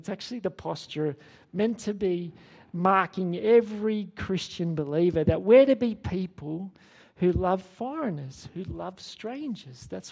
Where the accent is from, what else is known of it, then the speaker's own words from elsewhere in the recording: Sydney, New South Wales, Australia; I'm a northerner. I'm from Sydney.